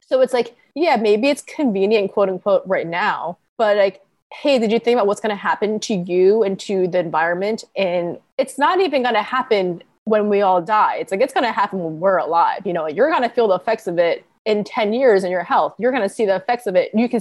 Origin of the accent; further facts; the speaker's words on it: New York, United States; I grew up on Long Island. I went to malls all the time.